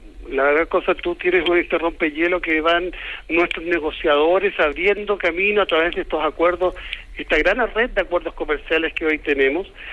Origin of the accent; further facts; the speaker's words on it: Magallanes and Chilean Antarctica, Chile; soy magallánico de origen, así que imaginarás que el tema regional para mí va en mi ADN